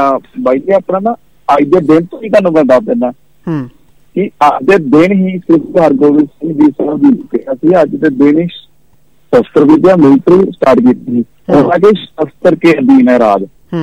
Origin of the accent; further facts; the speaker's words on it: Mughal Chak, Punjab, India; ਮੇਰਾ ਜਿਵੇਂ ਮੇਰਾ ਪਿੰਡ ਇੱਥੇ ਜਾਏਗਾ ਮੁਗਲ ਚੱਕ ਬਣੂਆ, ਤਰਨ ਤਾਰਨ ਮੁਗਲ ਚੱਕ ਬਣੂਆ